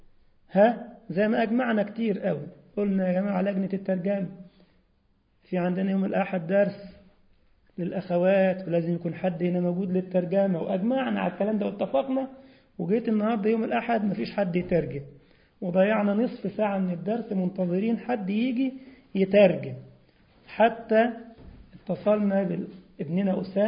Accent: Egypt; ان طبعا عندنا في مصر حاجه اسمها سروال

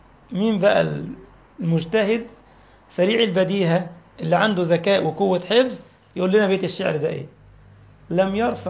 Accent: Egypt; كان أحد الدكاترة عندنا في مصر كان دكتور في البلاغة في كلية دار علوم تقريبا

